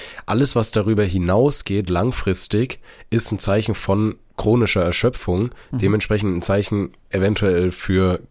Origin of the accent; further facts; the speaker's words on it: Bavaria, Germany; ich sag dir, ich bin so in Bayern aufgewachsen